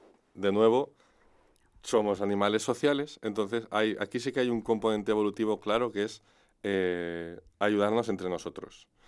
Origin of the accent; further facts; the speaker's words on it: Pamplona, Navarre, Spain; soy de Pamplona y creo que es algo genético